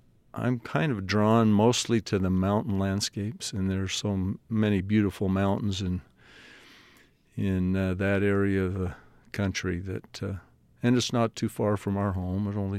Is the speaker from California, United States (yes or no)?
no; Clearfield, Utah, United States; And I grew up in Clearfield, Utah, which mm-hmm. at the time was a very small town.